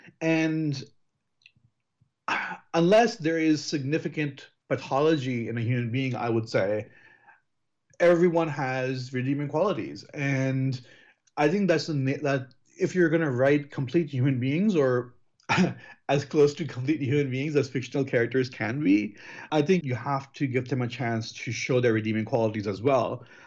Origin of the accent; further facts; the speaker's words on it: United States; including my aforementioned comfort with being American.